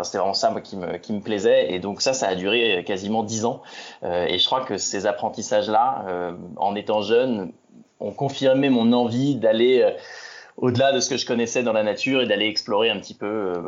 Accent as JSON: {"language": "French", "town": "Rouen", "region": "Normandy", "country": "France", "tie": "born or raised there", "moved": "as an adult", "lives_now": "Paris, France", "said": "Alors moi, je suis né en Normandie, je suis né à Rouen. C'est là que j'ai passé l'intégralité de mon enfance et de mon adolescence."}